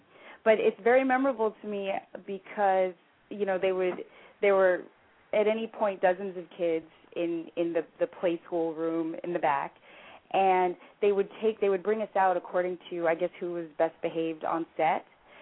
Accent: New York, United States; I didn't realize the impact the show had until I grew up in New York, and I went back to New York after

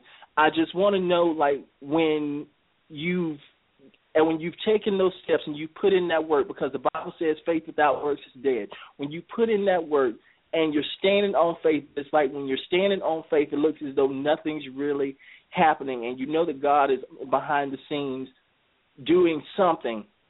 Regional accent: Charlotte, North Carolina, United States; I'm actually from Charlotte, North Carolina.

